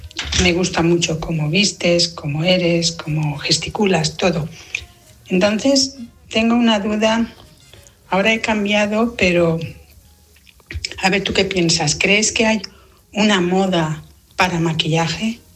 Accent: Valencia, Valencian Community, Spain; de Valencia.

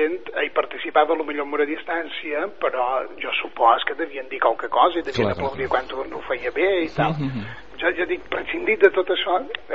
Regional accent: Ciutadella, Balearic Islands, Spain; born there; jo vaig néixer a Ciutadella, justament.

